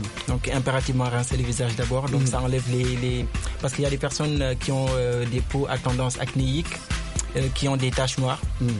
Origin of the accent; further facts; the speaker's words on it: Senegal; now in Dakar, Senegal; Oui, je suis Sénégalais.